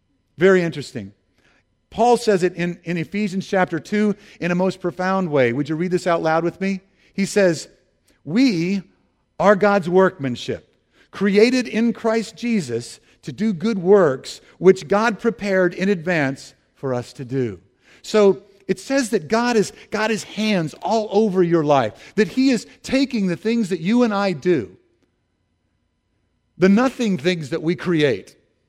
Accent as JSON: {"language": "English", "town": "Memphis", "region": "Tennessee", "country": "United States", "tie": "born or raised there", "said": "I grew up in Memphis, Tennessee for some portion of time"}